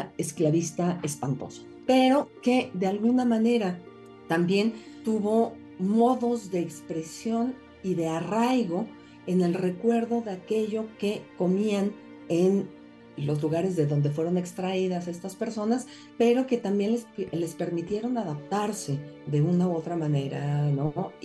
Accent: Mexico; como soy una mexicana típica que no consume chile

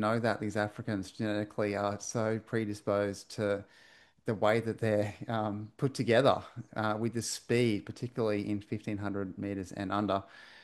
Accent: Australia; That sounds terrible now because I'm an Aussie.

